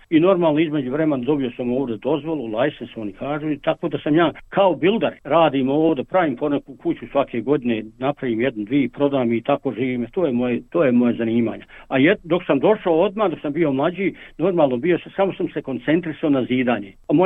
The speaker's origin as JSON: {"language": "Bosnian", "town": "Tomina", "region": "Federation of Bosnia and Herzegovina", "country": "Bosnia & Herzegovina", "tie": "born there", "moved": "yes", "said": "rođen sam u Bosni i Hercegovini u jednom malom mjestu, Tomina, opština Sanski Most. Došao sam u ovu zemlju davne 1975. tačnije 21. juna 1975. godine."}